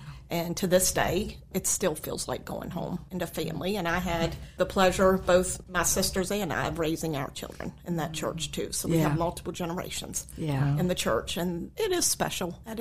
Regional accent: Sangersville, Virginia, United States; also born or lived in Springfield, Virginia; Well, I grew up in the Shenandoah Valley here locally, outside of Bridgewater in Sangersville. Went to Turner Ashby High School. I'm one of three daughters. Our parents moved us here from Springfield, Virginia, when my twin sister, and I have a twin, when we were two.

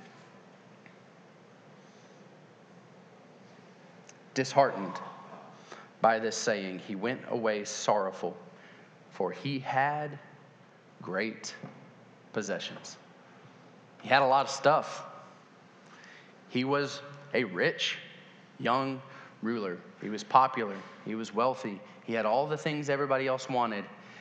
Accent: the South, United States; Now, I'm from the South, so air conditioner's life.

